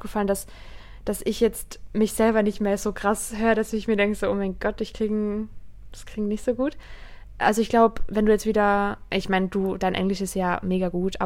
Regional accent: Austria; dann meinte er dann, woher ich komme, weil man hört meinen Akzent. Danke, dass es jeder mal rauspickt. Und dann war ich halt so aus Österreich und er meinte dann so, oh, was kannst du denn noch für Sprachen? Und dann war ich so, Französisch und Italienisch habe ich gelernt.

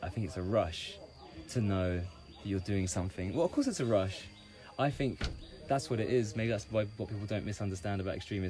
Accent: England, United Kingdom; born there; I was born in England

